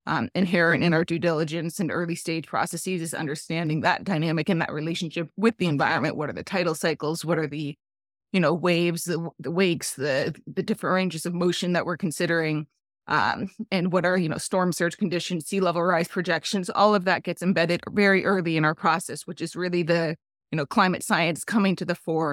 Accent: Anchorage, Alaska, United States; now in New York, United States; Yes, I grew up in Anchorage, Alaska, and I probably took for granted then, but reflecting now and living in, you know, New York metro area, concrete jungle

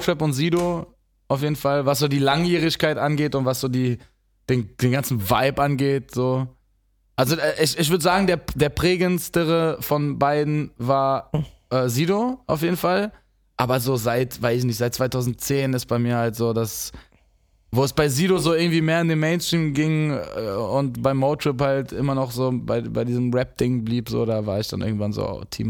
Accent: France; Ja doch, genau, ich bin Franzose.

